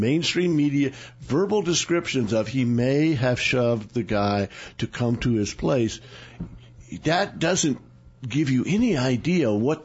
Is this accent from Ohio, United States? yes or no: no; Oklahoma, United States; When I was growing up in Oklahoma, there was a Claremore Progress, and it was considered a really good small town newspaper.